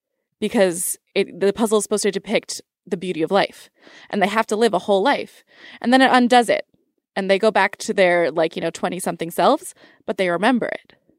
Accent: Philadelphia, Pennsylvania, United States; I'm from Philly. You can fight me. I'd be happy to fight. I'm from Philly.

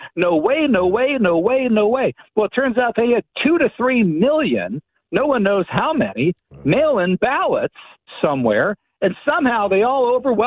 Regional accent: Pennsylvania, United States; I went to bed that night, November 2020, with Donald Trump up by 500,000 votes in my home state.

